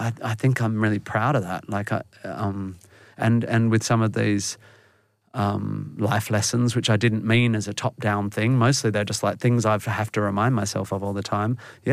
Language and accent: English; Perth, Western Australia, Australia; I come from Perth, West Australia. I don't come from a musical family.